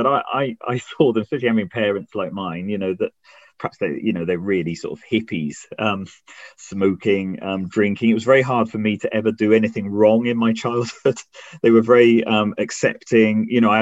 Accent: Lee-on-the-Solent, South East England, United Kingdom; also born or lived in Portsmouth; brought up on the coast in a place called Leon Solent, which is between Portsmouth and Southampton.

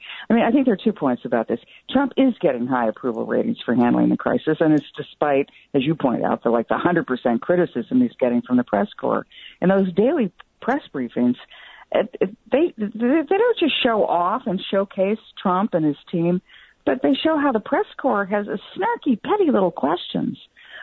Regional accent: New York City, New York, United States; as a New Yorker, I saw what he did in the 1990s in New York.

